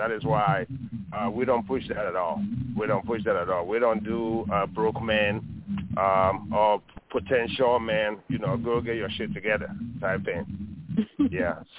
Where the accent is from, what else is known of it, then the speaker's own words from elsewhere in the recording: Ghana; Yeah, greetings, everyone. … I'm from Ghana.